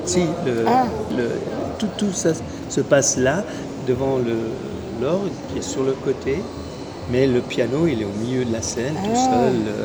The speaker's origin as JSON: {"language": "French", "town": "Biel/Bienne", "region": "Bern", "country": "Switzerland", "tie": "born or raised there", "also_born_or_lived": "Porrentruy", "said": "Non, je suis né à Port-en-Truy."}